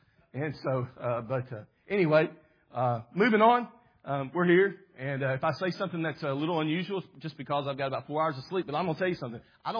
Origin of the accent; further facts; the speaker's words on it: Dixon, Tennessee, United States; now in Jamestown, United States; I was born and raised in Dixon, Tennessee, so I'm a Tennessean. All right, and over on the west side of Tennessee. And I now live in Jamestown, Tennessee.